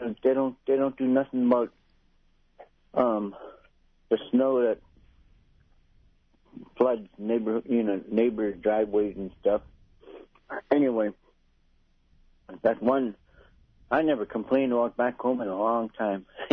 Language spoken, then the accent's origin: English; Bethel, Alaska, United States; now in Anchorage, United States; since I'm living here in Anchorage, I had to call that 729-1800 and request a provider since I'm from Bethel.